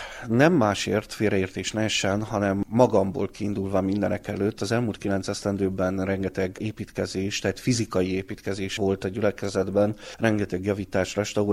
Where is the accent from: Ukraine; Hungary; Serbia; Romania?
Romania; Cocoș, Covasna; Háromszékiként, kökösiként tudtam a faluról, a létezéséről.